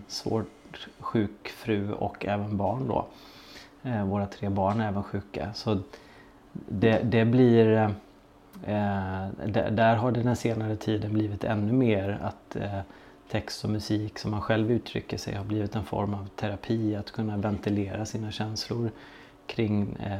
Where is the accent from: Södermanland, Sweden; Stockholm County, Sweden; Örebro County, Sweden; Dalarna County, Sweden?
Stockholm County, Sweden; Ekerö; Ja, jag kommer från Ekerö, strax utanför Stockholm.